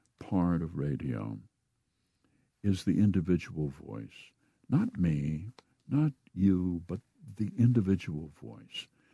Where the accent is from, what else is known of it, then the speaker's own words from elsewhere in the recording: Midwest, United States; I think that we are industrious people. We are secretive people. We were brought up to keep a lid on it and not to make a spectacle of ourselves.